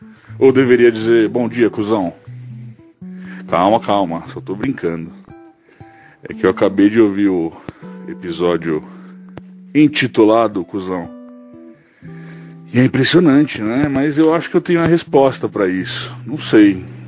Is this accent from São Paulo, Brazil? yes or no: yes; São Paulo, Brazil